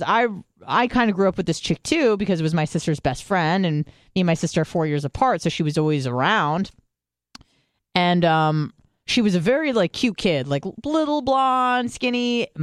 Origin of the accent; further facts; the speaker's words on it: San Diego, California, United States; Again, I grew up in San Diego.